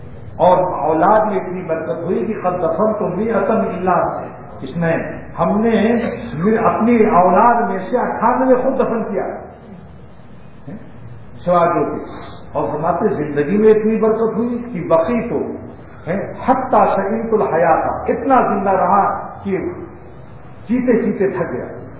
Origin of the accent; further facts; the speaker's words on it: Karachi, Sindh, Pakistan; میں کراچی سے آیا ہوں صوبہ سندھ کا رہنے والا ہوں